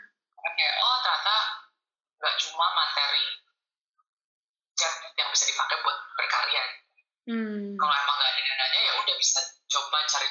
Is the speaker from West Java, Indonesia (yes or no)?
yes; Bogor, West Java, Indonesia; now in Bali, Indonesia; asalnya dari Bogor, sekarang based di Bali.